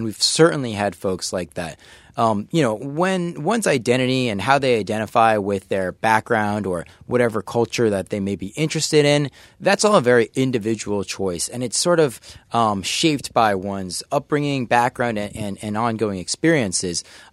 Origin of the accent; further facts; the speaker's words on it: Connecticut, United States; So I grew up in Connecticut, and upstate in Connecticut, there's a casino.